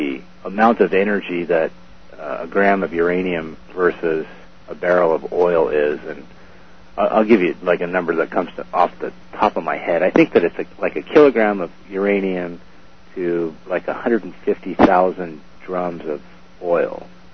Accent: Santa Cruz, California, United States; I'm kind of an environmentalist at heart. I guess growing up in Santa Cruz, it sort of clings to you like a disease or something.

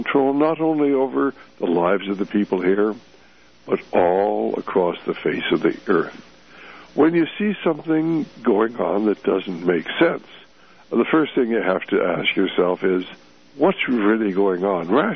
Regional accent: United States; Why, I'm an American, you know, I have the rights to do with my property what I want

